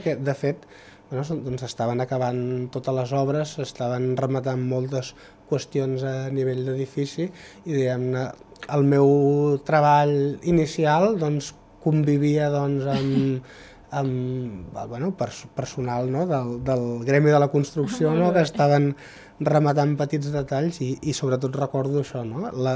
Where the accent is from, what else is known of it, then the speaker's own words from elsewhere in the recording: Catalonia, Spain; me'n podia anar a la província de la qual provinc, perquè mm-hmm sóc del Penedès.